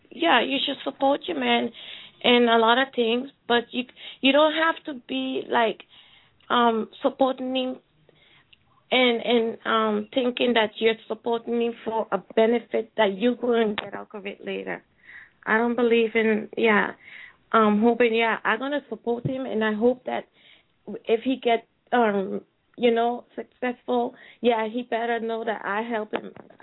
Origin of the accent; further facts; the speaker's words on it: Netherlands; I'm from Holland.